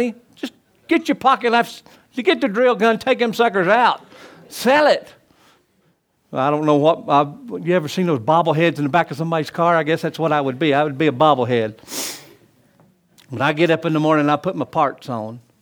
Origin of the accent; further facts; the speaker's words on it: the South, United States; So as you notice, I'm not from North Yankee Land. I'm from the South, and it's hard to talk without your 2 front teeth.